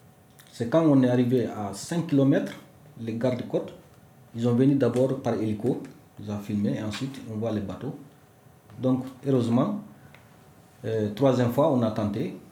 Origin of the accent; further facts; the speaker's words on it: Guinea; born there; French is a second language; je suis né en Guinée.